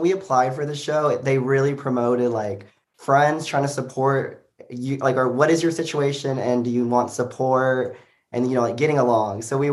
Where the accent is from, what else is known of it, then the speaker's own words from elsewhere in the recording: Joshua, Texas, United States; Grew up in a small town called Joshua, Texas